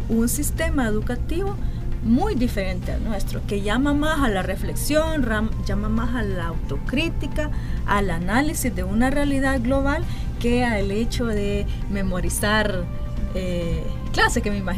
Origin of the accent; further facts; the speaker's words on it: El Salvador; Vamos y esperamos, nosotros como salvadoreños, esperamos que el profesor nos diga qué vamos a leer